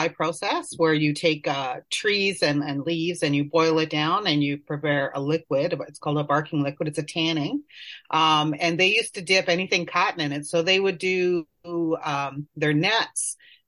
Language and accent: English; Ontario, Canada; now in Labrador, Canada; So I grew up in Ontario.